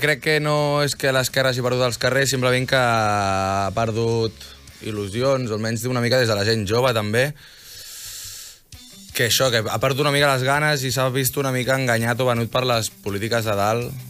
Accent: Rubí, Catalonia, Spain; som de Rubí, vale. Rubí té 80.000 habitants.

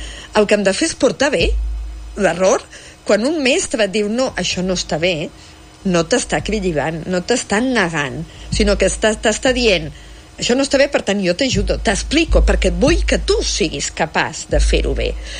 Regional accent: Bellpuig, Catalonia, Spain; jo soc de Bellpuig, un poble petit

